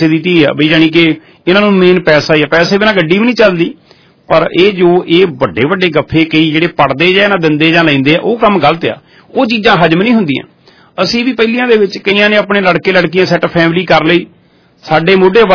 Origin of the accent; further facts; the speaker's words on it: Kuhala, Punjab, India; ਮੇਰਾ ਪਿੰਡ ਕੁਹਾਲਾ